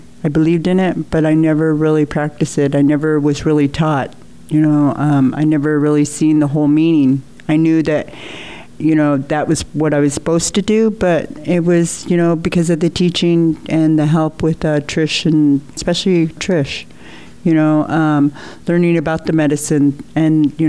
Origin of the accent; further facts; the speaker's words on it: Klamath Falls, Oregon, United States; Where I came from, I'm originally from Klamath Falls